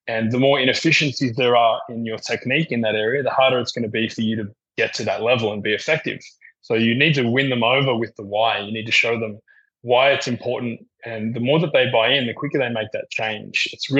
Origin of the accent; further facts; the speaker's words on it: Melbourne, Victoria, Australia; also born or lived in Sydney; I was born in Sydney, and then I moved to Melbourne around 11.